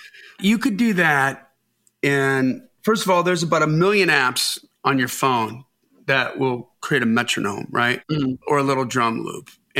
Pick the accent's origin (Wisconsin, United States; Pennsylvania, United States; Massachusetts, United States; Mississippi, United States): Wisconsin, United States; I'm from Wisconsin, and I know what a frickin' spork is.